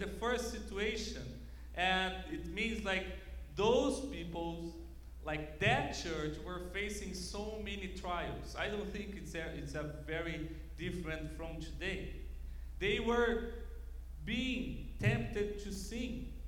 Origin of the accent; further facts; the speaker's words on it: Brazil; me and my wife, we are from Brazil